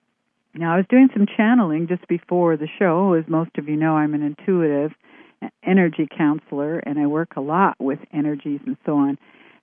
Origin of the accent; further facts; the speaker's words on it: Canada; because I'm Canadian